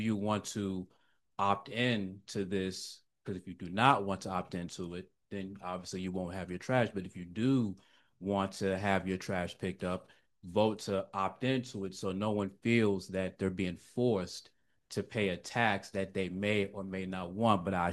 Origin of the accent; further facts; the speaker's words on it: Virginia Beach, Virginia, United States; I'm originally from Virginia, north of Virginia, Virginia Beach.